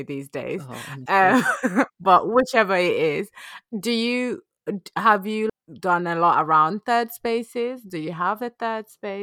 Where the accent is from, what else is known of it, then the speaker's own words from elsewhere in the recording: Yorkshire and the Humber, United Kingdom; now in London, United Kingdom; And then growing up, I grew up in Yorkshire, very green area.